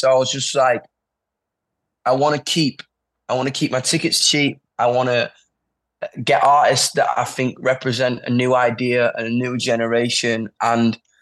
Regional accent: United Kingdom; I mean, I was like, oh, yo, are you British? I'm like, yeah, I'm British.

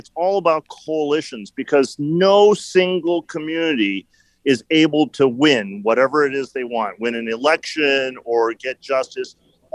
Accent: United States; because I'm an American through and through.

